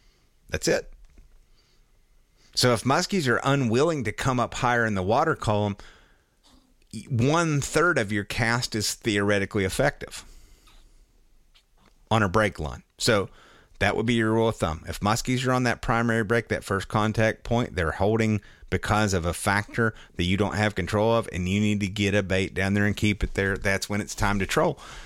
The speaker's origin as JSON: {"language": "English", "town": "St. Germain", "region": "Wisconsin", "country": "United States", "said": "we're from St. Germain, which is like the scummier version of Minocqua, if I don't say so myself."}